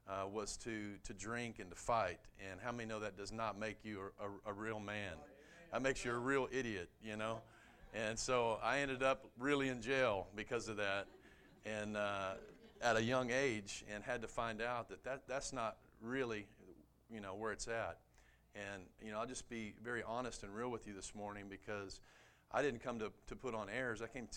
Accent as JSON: {"language": "English", "town": "Mesquite", "region": "Texas", "country": "United States", "tie": "born or raised there", "said": "I grew up right here in Mesquite. I was born in Mesquite."}